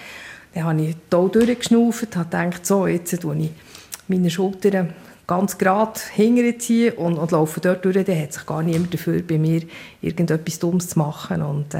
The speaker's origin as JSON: {"language": "German", "region": "Bern", "country": "Switzerland", "tie": "born or raised there", "said": "ich bin in Bern aufgewachsen"}